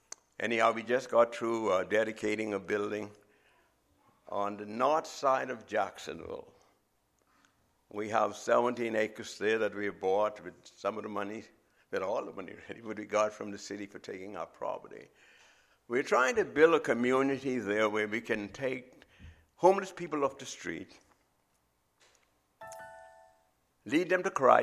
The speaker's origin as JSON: {"language": "English", "town": "Nassau", "region": "New Providence", "country": "Bahamas", "lives_now": "United States", "said": "I am a Bahamian. What that mean? I came from the Bahamas. Nassau, Bahamas is the capital of the Bahamas. If you know, the Bahamas is a nation of islands, and that's where I came from."}